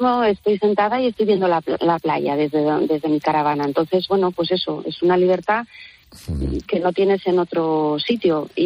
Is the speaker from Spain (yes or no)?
yes; Oviedo, Asturias, Spain; Nosotros somos de Oviedo.